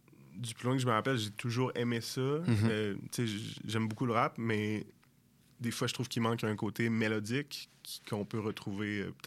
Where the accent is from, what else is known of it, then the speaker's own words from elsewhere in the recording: Quebec, Canada; je viens du Saguenay